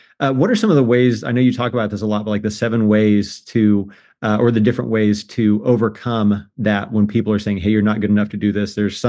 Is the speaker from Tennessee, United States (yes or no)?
no; Indiana, United States; my wife is from California. I'm from Indiana.